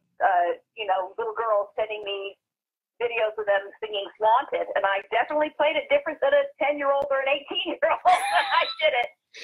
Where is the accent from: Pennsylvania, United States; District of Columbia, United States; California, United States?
California, United States; Yeah, I grew up in California, so I was in Los Angeles when they called to go to Broadway.